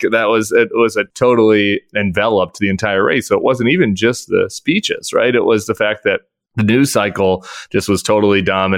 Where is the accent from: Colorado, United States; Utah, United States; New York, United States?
Colorado, United States; I'm from Colorado.